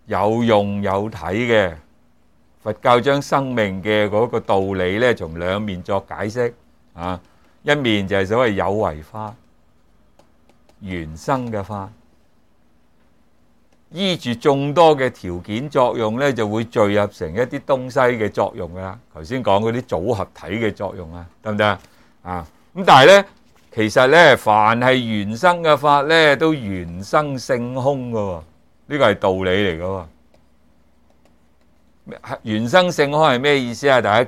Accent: China; 或者我们中国人说什么杯弓蛇影，明白吗？

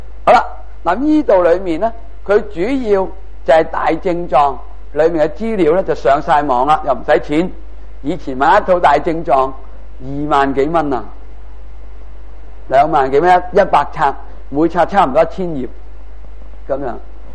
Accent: China; 我哋中国人都唔知劈咗去边啊，冇人识噶啦

